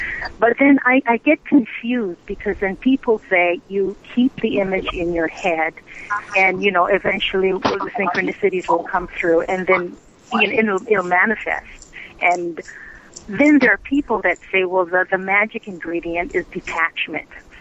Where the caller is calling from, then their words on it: Hawaii, United States; I'm calling from Hawaii.